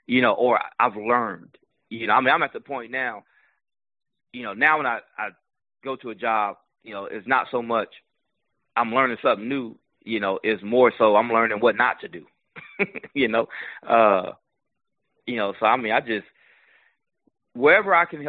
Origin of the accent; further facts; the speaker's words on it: Kansas, United States; now in Myrtle Beach, United States; I mean, I'm from Kansas, and I don't know if I can take the cold anymore being in Myrtle Beach.